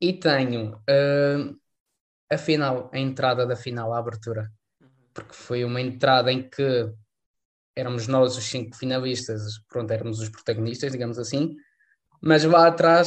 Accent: Madeira, Portugal; olha, eu sou da Madeira e eu tinha que fazer viagens todas

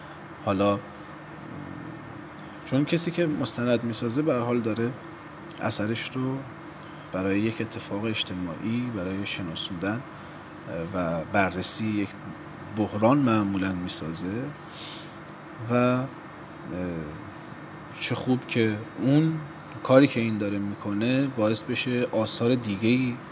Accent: Iran; به عنوان یک ایرانی شرافتمند با پیشینه در واقع هنری ادبی

